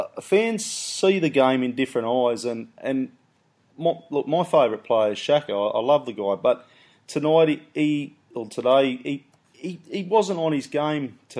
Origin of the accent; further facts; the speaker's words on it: Australia; I'm an Aussie